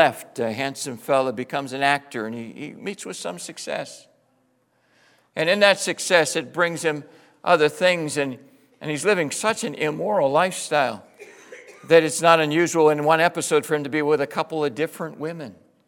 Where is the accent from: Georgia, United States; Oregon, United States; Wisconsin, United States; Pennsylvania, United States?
Pennsylvania, United States; Pittsburgh; Barb and I were both born and raised in Pittsburgh.